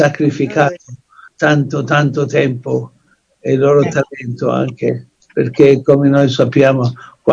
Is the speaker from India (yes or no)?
yes; India; Italian is a second language; now in Italy; Anche il mio paese, India, soffre adesso incredibilmente, America soffre.